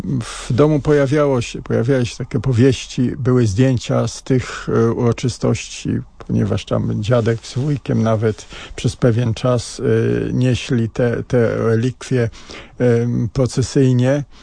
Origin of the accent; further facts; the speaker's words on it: Czechowice-Dziedzice, Silesian Voivodeship, Poland; born there; urodziliśmy się w Dziedzicach, dzisiaj Czechowicach-Dziedzicach.